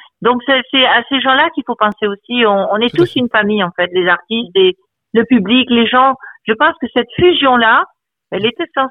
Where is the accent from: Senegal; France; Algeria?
France; elle a commencé très tôt jeune, hein, chez nous en France.